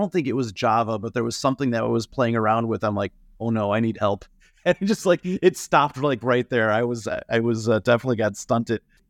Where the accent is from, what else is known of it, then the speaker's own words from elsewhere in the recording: England, United Kingdom; as an English, you know, person